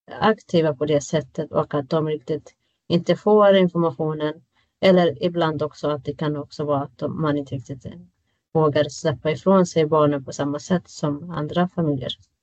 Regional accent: Palestine; now in Sweden; jag har en annan etnisk bakgrund och jag kommer från Palestina.

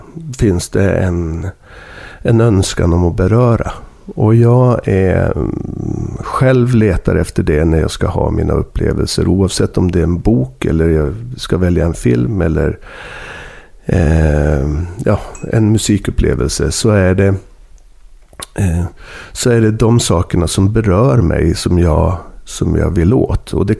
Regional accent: Norrbotten County, Sweden; mera tallhedar och granskog som är där uppe i Norrbotten där jag kommer ifrån.

